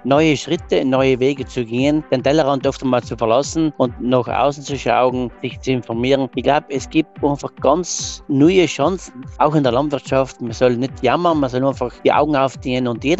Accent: Trentino-Alto Adige, Italy; Und ich als Südtiroler Finalist darf dann auch da auf die Bühne gehen

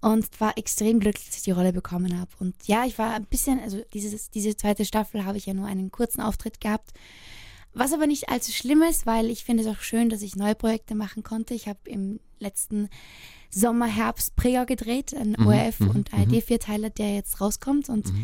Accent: Austria; ich fühle mich im Herzen nicht nur als Österreicherin.

